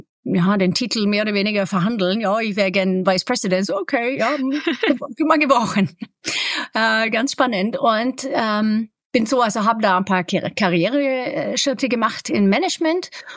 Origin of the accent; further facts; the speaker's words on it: Sweden; accent: Swedish; German is a second language; Ich komme aus Schweden ursprünglich, muss man ja sagen. Also mein Akzent ist da schwedisch